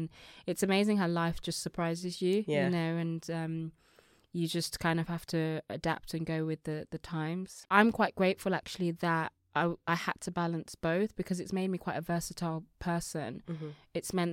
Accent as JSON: {"language": "English", "region": "England", "country": "United Kingdom", "said": "I'm English. I play for England."}